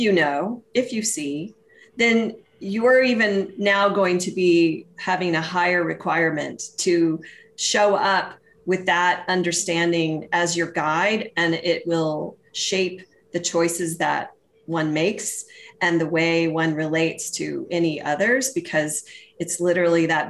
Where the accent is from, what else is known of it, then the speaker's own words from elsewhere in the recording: Southern United States, United States; I grew up in the Protestant, and I was in the South, which was the Bible Belt sort of realm.